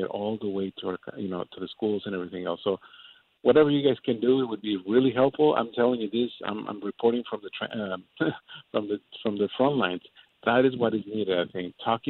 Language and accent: English; Mexico; I'm originally from Mexico